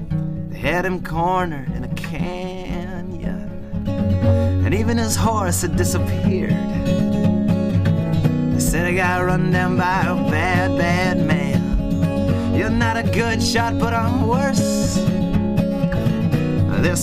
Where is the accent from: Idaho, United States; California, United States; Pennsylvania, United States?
Idaho, United States; Moscow; I'm from Moscow, Idaho